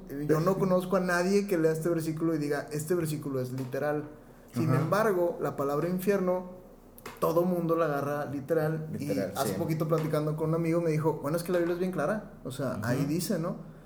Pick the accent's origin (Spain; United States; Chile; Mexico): United States; Spanish is a second language; Correcto, es que soy gringo.